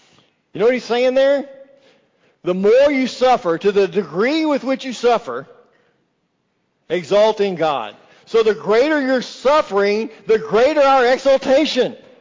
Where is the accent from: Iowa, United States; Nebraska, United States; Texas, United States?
Texas, United States; By the way, let me warn you, I'm from Texas, so I say naked.